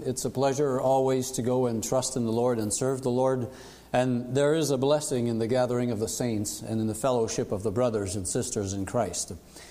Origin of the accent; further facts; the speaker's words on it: Quebec, Canada; also born or lived in Ontario; I was deported out of Ontario at the age of 3 days. And they said, you go to Quebec because you don't belong here. So I grew up on the other side of the fence. So I speak a strange language sometimes called Fringlish. It's French and English.